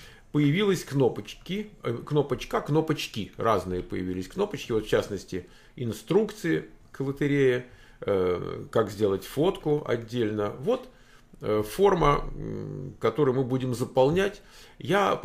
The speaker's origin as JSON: {"language": "Russian", "region": "Moscow", "country": "Russia", "tie": "born there", "said": "Значит, ну я конкретно родился в Москве, то есть я могу просто написать Москва."}